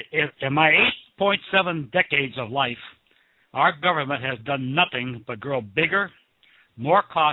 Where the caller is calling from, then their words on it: Bend, Oregon, United States; Bend, Oregon.